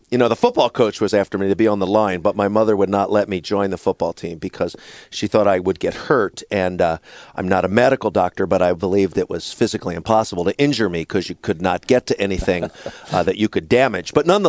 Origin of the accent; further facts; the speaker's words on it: Philadelphia, Pennsylvania, United States; I grew up in Philly, so it was the athletes.